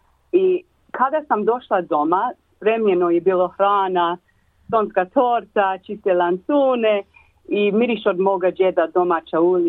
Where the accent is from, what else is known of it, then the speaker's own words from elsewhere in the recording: Dalmatia, Croatia; I sad u ova doba kad slušam te pjesme, uvijek mislim na moje djetinjstvo u Dalmaciji.